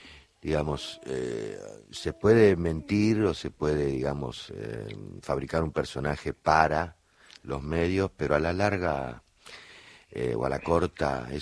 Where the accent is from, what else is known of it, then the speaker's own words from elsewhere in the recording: Buenos Aires, Argentina; Mi barrio era Devoto, yo nací en Devoto.